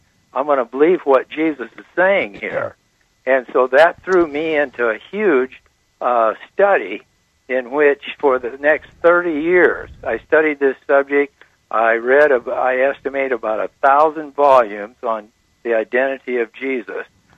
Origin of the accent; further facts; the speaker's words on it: Seattle, Washington, United States; moved away as an adult; also born or lived in Houston; Then at 18 years old, I went away from home to college in Houston. I was born and raised in Seattle.